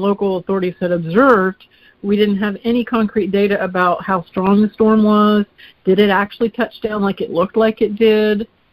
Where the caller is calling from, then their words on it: Clarksville, Ohio, United States; I'm calling from Clarksville, Ohio.